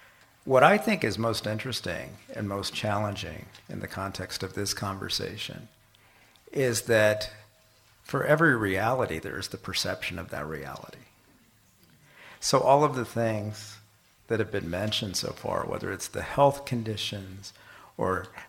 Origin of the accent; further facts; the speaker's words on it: Kansas City, Kansas, United States; I grew up in Armourdale at a time when it had been emptying out in very dramatic ways.